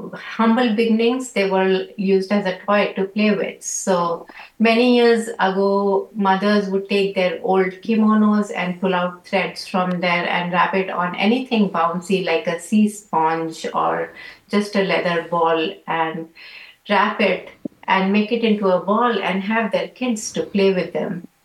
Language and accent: English; Japan; now in Carmel, United States; So when I came from Japan to here in 2021, I live in Carmel